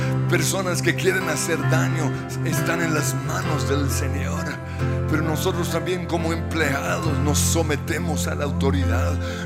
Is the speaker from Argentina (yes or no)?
no; Colombia; Toda queja, toda murmuración en los labios nuestros como colombianos